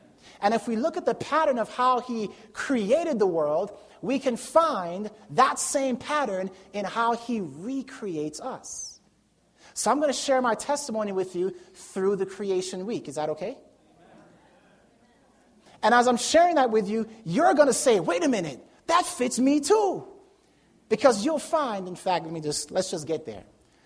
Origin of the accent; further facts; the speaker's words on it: Jamaica; born there; I was born in Jamaica. Not that Jamaica was an empty, void, dark place. I just happened to be born in Jamaica.